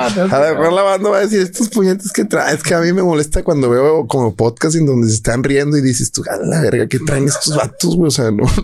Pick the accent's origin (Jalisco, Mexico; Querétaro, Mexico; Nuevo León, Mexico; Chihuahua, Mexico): Nuevo León, Mexico; Monterrey; Como yo regio y ella chilanga.